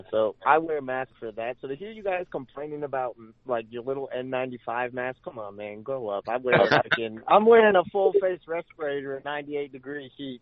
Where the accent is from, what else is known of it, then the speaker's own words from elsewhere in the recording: Atlanta, Georgia, United States; now in Ohio, United States; but I've only been here. I actually got here right before COVID happened. I'm originally from Atlanta.